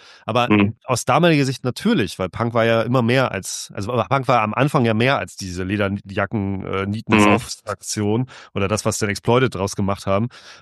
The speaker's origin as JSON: {"language": "German", "country": "Germany", "said": "ich komme ja aus der DDR"}